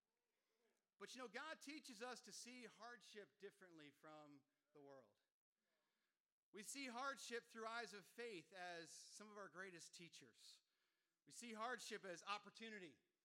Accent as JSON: {"language": "English", "region": "New Jersey", "country": "United States", "tie": "born or raised there", "said": "Sue grew up in Massachusetts. I grew up here in New Jersey."}